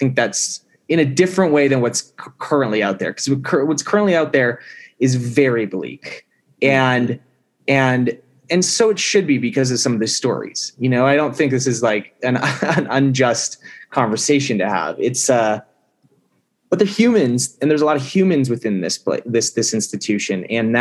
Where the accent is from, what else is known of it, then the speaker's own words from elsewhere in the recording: Canada; I'm in the US right now. I'm in New Mexico right now filming, but my fiance is Canadian and I'm Canadian. And so we moved back during the pandemic. We're in Mississauga.